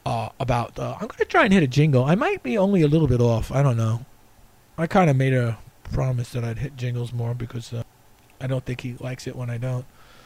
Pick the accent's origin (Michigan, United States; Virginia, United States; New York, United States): New York, United States; I'm from New York. We don't even bother people in New York.